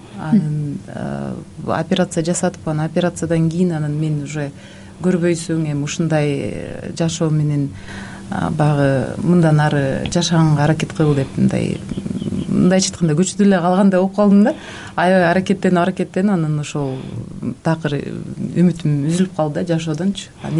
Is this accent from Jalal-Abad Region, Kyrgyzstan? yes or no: yes; Aksy, Jalal-Abad Region, Kyrgyzstan; мен Аксыдан болом, Аксыда чоңойгом.